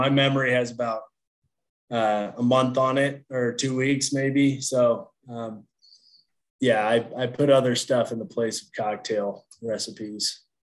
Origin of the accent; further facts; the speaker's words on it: Kansas, United States; I'm from Kansas, and I grew up around. My family wasn't into farming or agriculture, but most of the people I grew up around were